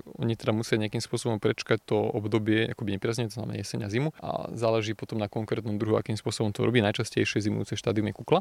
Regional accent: Trnava, Trnava Region, Slovakia; Ja som vyrastal v Trnave a v tom čase krátko po revolúcii, keď som bol dieťa, tak tá vlastne Trnava bola akoby relatívne zanedbaná.

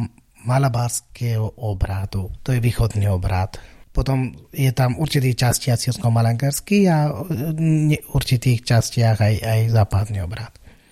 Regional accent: Kerala, India; Slovak is a second language; Pochádzam z Indie, juhozápadnej časti. V Indii je 29 štátov. Ten štát, ktorého pochádzam, sa volá Kerala. To je úplne na juhu, ako taký malý štát pri Arabskom zálive.

